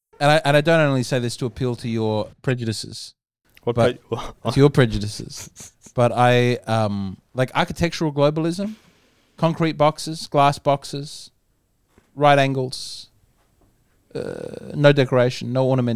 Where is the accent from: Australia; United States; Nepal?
Australia; Adelaide, South Australia; I'm not an Australian, I'm a South Australian. I've said this many times. I'm an Adelaidean. I believe in Adelaide. My home is Adelaide.